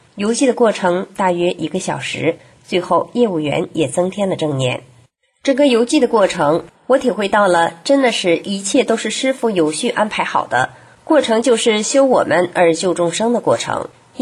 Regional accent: China; 只有把他推上审判台，我们中国人的道德才能回升

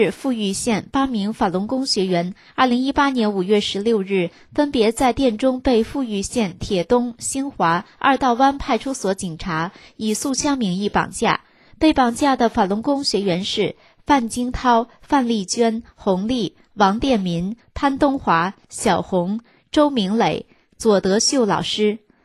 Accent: Canada; 作为加拿大人，我们有幸生活在这片自由的国土

